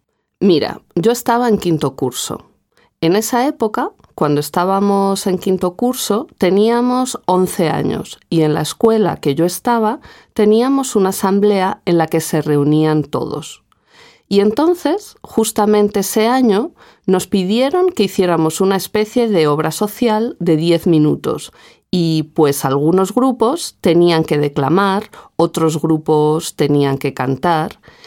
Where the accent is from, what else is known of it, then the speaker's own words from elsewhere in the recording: Barcelona, Catalonia, Spain; now in Madrid, Spain; Pues soy de Barcelona y vivo en Madrid